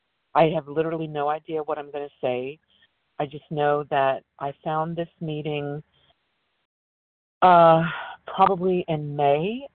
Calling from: West Virginia, United States; West Virginia.

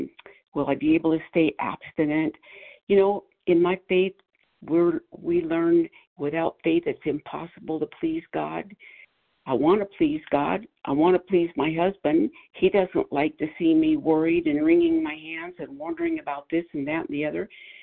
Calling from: Arizona, United States; recovered in Arizona for today.

